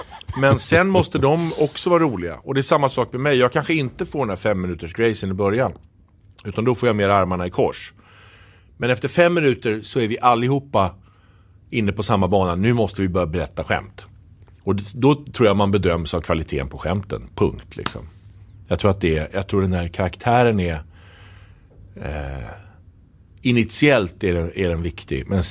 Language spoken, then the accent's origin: Swedish; Stockholm, Stockholm County, Sweden; Och det får man ju inte säga... Som stockholmare.